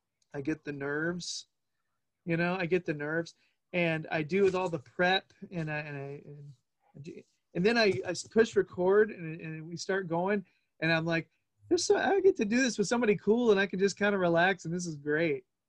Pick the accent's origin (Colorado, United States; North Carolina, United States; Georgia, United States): North Carolina, United States; Winston-Salem; accent: southern twang; It's just not a lot, unless I say where I'm from, and then you get my southern twang. Winston-Salem, North Carolina. It comes out when I say that.